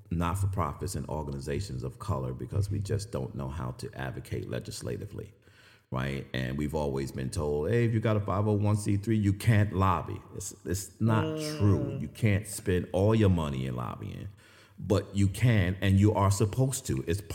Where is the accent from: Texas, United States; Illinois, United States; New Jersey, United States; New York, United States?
New York, United States; I grew up in New York.